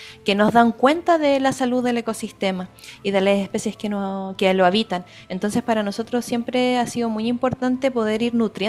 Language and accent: Spanish; Santiago, Santiago Metropolitan Region, Chile; born there